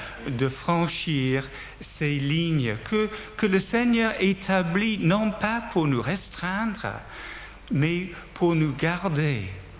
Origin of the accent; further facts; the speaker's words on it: North West England, United Kingdom; born there; French is a second language; je suis né près de Liverpool en Angleterre dans les années 50.